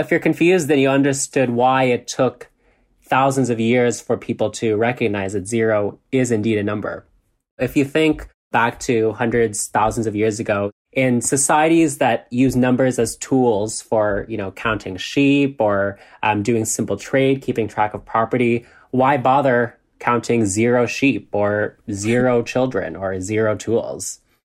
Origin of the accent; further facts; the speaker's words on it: Canada; I'm a Canadian drag queen and math communicator.